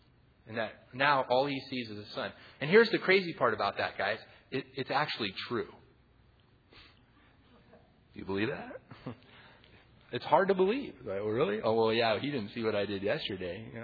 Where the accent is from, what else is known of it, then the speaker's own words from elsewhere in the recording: Talent, Oregon, United States; growing up in Talent, we didn't have a Walmart. We had to go to Medford, and that was a long way.